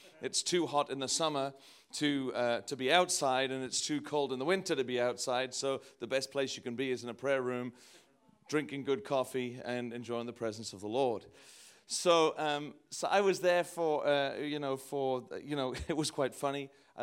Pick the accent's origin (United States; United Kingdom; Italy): United Kingdom; North East England; also born or lived in Midlands; I am from England, even though my accent has got so mutated and weird over the years. I grew up in the Northeast. There is no sign of that anymore.